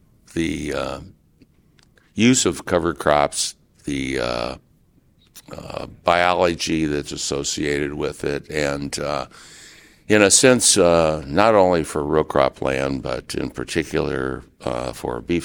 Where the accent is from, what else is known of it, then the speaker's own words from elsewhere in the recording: Geneseo, Illinois, United States; I'm from Geneseo, Illinois.